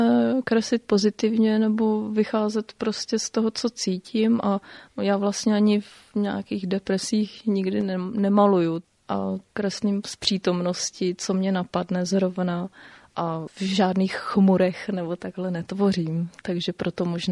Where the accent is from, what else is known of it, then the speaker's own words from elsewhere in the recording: Vsetín, Zlín Region, Czechia; now in Brno, Czechia; Ano, pocházím ze Vsetína a teďka teda momentálně už 12 let žiju v Brně.